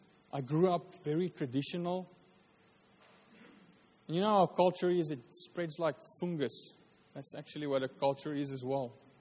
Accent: Free State, South Africa; Because I'm from the Free State.

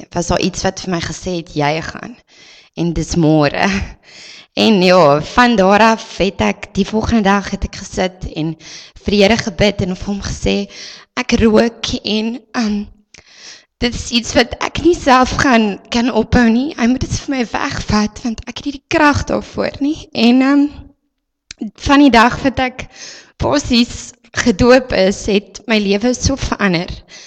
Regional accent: Namibia; now in Oudtshoorn, South Africa; Ek kom eintlik oorspronklik van Namibia af en my man ontmoet en nou bly ons in Oudtshoorn self.

